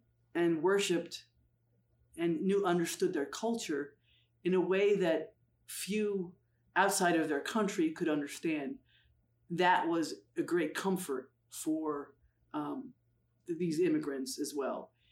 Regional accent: New Jersey, United States; now in Pennsylvania, United States; Now, I grew up in New Jersey.

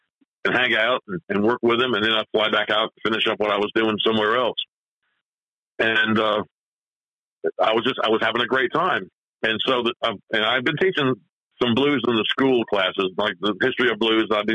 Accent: New Jersey, United States; now in Georgia, United States; You know, and I'm not from Oklahoma. I'm a Jersey boy, you know, living in Georgia, falling into Oklahoma.

